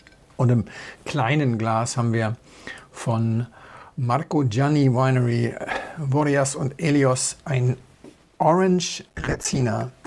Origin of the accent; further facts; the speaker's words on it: Hamburg, Germany; Ich bin ein Hamburger Jung.